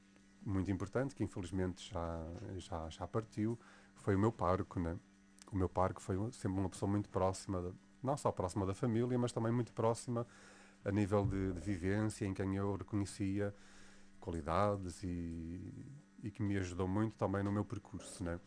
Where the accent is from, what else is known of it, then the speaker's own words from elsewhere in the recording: Neiva, Viana do Castelo, Portugal; Portanto, eu sou de Neiva e Viana do Castelo, sou do Norte, e estes últimos anos morei em Braga